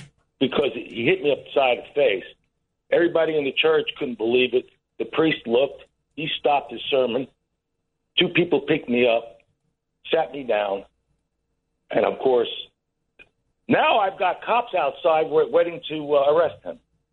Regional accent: Brooklyn, New York, United States; I mean, I'm from Brooklyn, she's from Brooklyn. We moved down here. I moved down here many decades ago

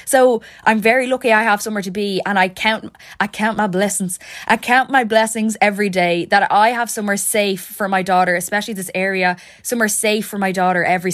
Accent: Ireland; obviously, I could give out about Ireland until the cows come home. Of course, that's our God-given right as Irish people to be able to give out.

